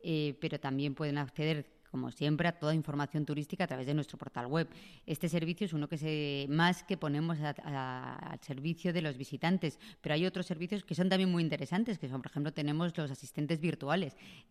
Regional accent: Madrid, Community of Madrid, Spain; Madrid es una ciudad acogida, lo somos los madrileños

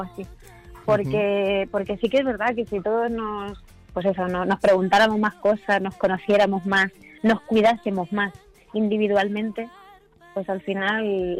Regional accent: Albacete, Castilla-La Mancha, Spain; siendo albaceteña, eso te lo tienes que aprender sí o sí

